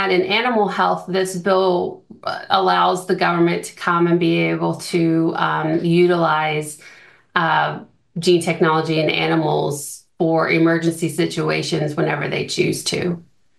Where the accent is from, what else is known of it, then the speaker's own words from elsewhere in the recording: United States; now in New Zealand; it's like this island paradise that as an American, this is the way we think about New Zealand.